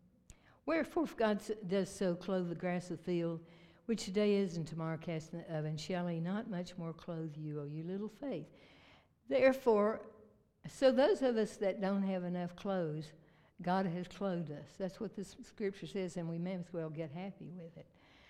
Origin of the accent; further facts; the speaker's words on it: Virginia, United States; as the way that I was raised up in Southwest Virginia, you were taught how to be negative.